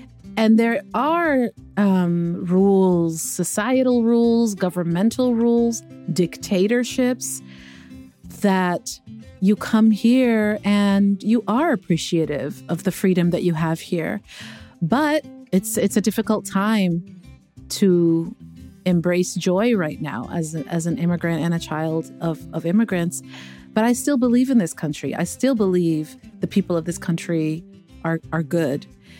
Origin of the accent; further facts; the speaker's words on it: United States; growing up in America, and raising my daughters in America